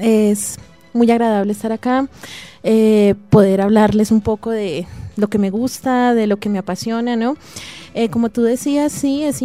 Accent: Colombia; nosotros como colombianos hemos llegado a ser como somos

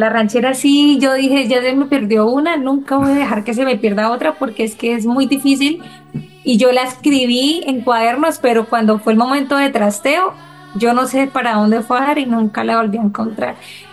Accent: Garzón, Huila, Colombia; Viajar a Garzón o estar en Garzón, en mi pueblo natal, todos reunidos

